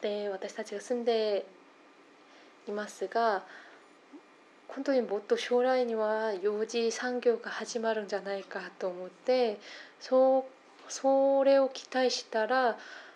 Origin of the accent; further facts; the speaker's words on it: South Korea; Japanese is a second language; 私も田舎の出身ですが、地方、私は小学校にも1年生から6年生まで100人いましたんですが、本当に田舎なので、